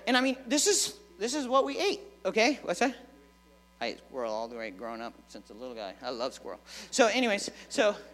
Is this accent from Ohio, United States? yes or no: no; Wisconsin, United States; So growing up on the farm that I grew up in Wisconsin, we didn't have... Well, we had running water.